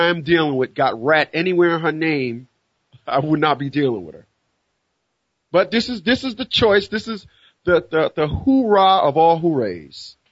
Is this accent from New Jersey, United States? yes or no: yes; New Jersey, United States; the best people that can make a case about that August 30th show is the residents of Newark, Irvington, and East Orange, New Jersey. That is where I'm from. That's where I'm from.